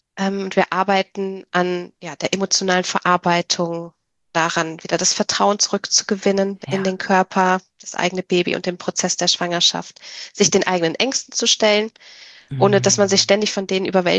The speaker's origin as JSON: {"language": "German", "region": "Rhineland", "country": "Germany", "said": "Wie gesagt, ich bin Rheinländerin"}